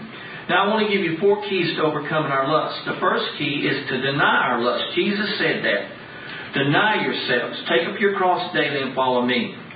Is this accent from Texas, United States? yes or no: yes; Dallas, Texas, United States; When I was a kid, you know, I grew up in Dallas.